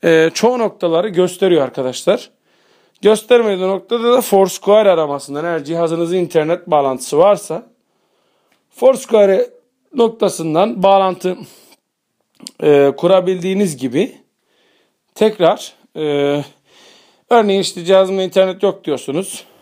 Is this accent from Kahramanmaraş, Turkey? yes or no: yes; Beyoğlu, Kahramanmaraş, Turkey; Beyoğlu benim memleketim.